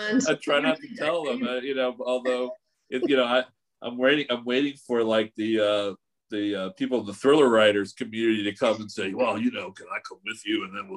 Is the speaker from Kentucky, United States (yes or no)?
no; Baltimore, Maryland, United States; now in Washington, United States; I grew up in Baltimore and I live in DC.